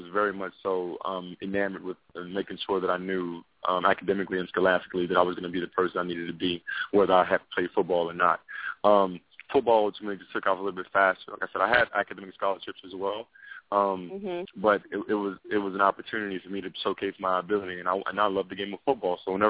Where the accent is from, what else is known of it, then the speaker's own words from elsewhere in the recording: Alexandria, Louisiana, United States; I'm originally from Alexandria, Louisiana. I grew up, you know, in the down south, very hot, mm-hmm. humid.